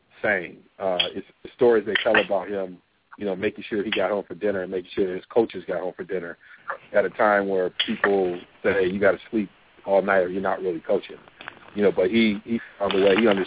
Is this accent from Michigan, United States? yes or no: yes; Ann Arbor, Michigan, United States; you know, I'm from Michigan, from Ann Arbor